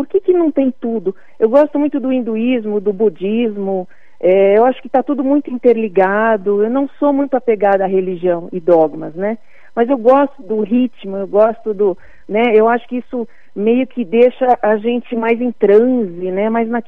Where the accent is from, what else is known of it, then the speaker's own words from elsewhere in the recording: Lambari, Minas Gerais, Brazil; Lambari, sou de Minas.